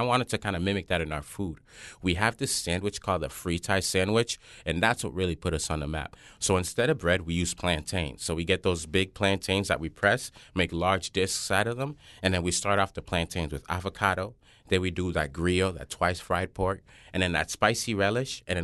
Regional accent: Cambridge, Massachusetts, United States; born there; now in New Orleans, United States; and they went to Miami, they went to New York, and then they went to Boston and settled in Cambridge, and that's where I was born. So I was born in Cambridge in 1989.

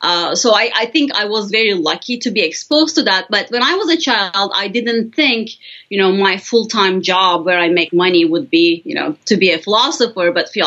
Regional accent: Denizli, Turkey; moved away as an adult; So I grew up in a city called Denizli. It's on the west coast of Turkey, or near the west coast, I should say. So I grew up in Turkey

